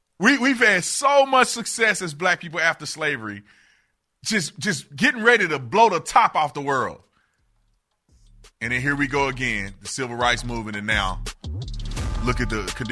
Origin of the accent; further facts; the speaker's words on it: Fort Worth, Texas, United States; When I was growing up in Fort Worth, town center used to be all black mall.